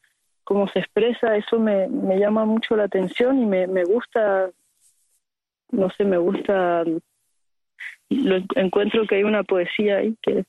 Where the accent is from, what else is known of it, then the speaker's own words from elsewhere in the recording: France; also born or lived in Cuba; yo nací en Cuba, pero crecí en Francia